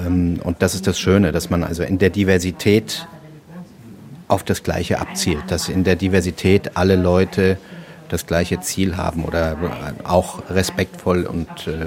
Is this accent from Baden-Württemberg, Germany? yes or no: no; Frankfurt, Hesse, Germany; Ich bin gebürtiger Frankfurter und ich bin stolz auf Frankfurt, genau deshalb, weil Frankfurt sehr, sehr international ist, sehr multikulturell, sehr multireligiös.